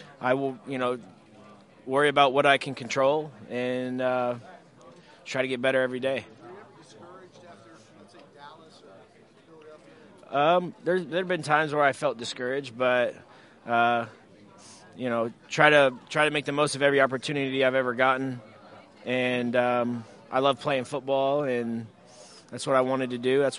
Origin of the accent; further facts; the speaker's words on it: Texas, United States; clearly you're 11 years old growing up in Texas